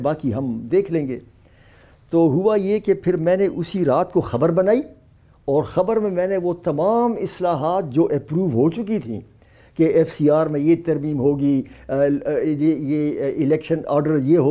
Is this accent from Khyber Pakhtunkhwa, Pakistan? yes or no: yes; Khyber Pakhtunkhwa, Pakistan; پختونخوا جو ہمارا صوبہ ہے